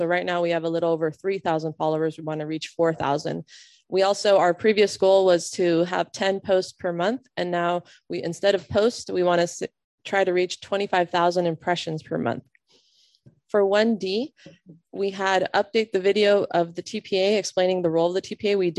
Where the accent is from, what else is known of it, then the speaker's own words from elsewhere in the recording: Anchorage, Alaska, United States; now in Palm Beach County, United States; even though Anchorage, Alaska is my hometown, Palm Beach County is definitely my second home.